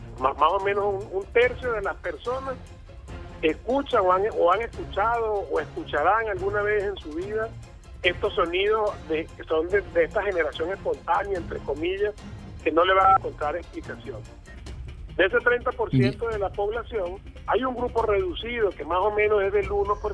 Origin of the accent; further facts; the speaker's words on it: Venezuela; now in Talca, Chile; Me siento venezolano, pero hace ya 3 años que estoy aquí en Chile.